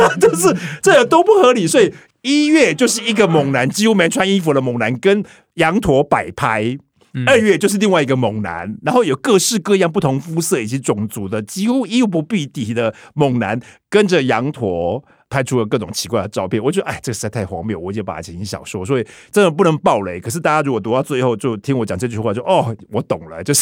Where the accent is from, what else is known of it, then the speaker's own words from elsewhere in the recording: Yongjing, Changhua County, Taiwan; 写我的家乡永靖，还出现了河马